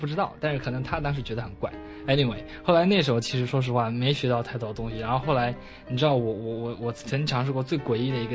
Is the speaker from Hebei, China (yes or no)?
no; Anhui, China; also born or lived in Shanghai; now in United States; 我是安徽的考生，考到上海复旦大学来的嘛。